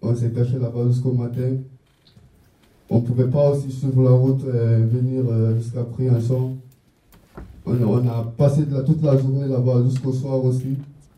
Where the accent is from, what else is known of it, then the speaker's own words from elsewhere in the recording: Guinea; moved away; je viens de la Guinée-Conakry.